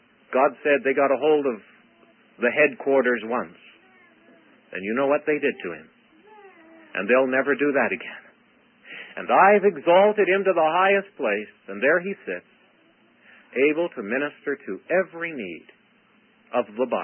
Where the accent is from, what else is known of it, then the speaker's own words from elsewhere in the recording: Canada; It's like, what's a Canadian? Well, we're not Americans. We're not British. We're not French.